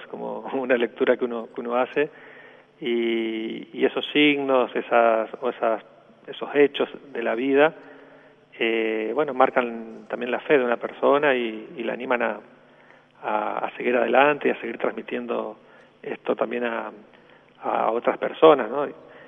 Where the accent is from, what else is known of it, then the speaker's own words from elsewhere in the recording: Reconquista, Santa Fe, Argentina; Ahí soy nacido en Reconquista, ahí en el norte.